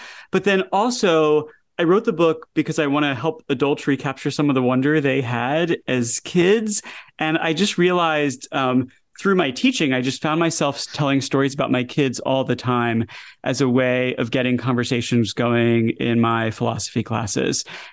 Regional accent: Atlanta, Georgia, United States; I'm a Georgia fan. So. I grew up in Atlanta. I went to the University of Georgia.

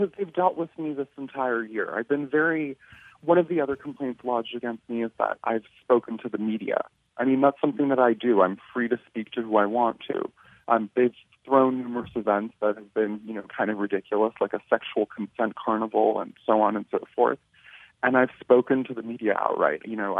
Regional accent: United States; I'm an American, I'm a proud American. And, you know, we're a country built on capitalism.

